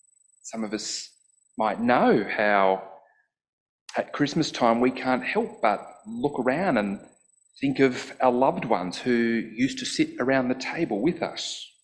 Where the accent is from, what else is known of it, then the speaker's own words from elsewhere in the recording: Sydney, New South Wales, Australia; now in Tasmania, Australia; I grew up in Sydney where it was dark much earlier.